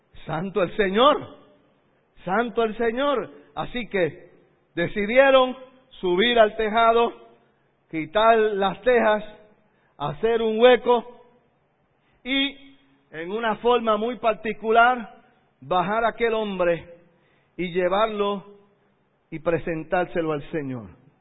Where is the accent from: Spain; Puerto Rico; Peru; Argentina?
Puerto Rico; En el caso nuestro, que somos puertorriqueños, ¿verdad?